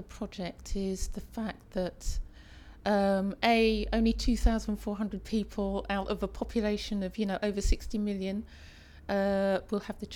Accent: Wembley, London, United Kingdom; I'm 43 years old and I'm from Wembley in Middlesex.

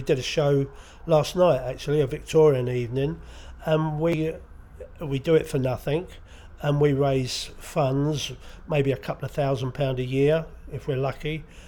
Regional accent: London, United Kingdom; now in Sidmouth, United Kingdom; I'm 70 and a bit, and I come from London originally, but we live in Sidmouth in Devon.

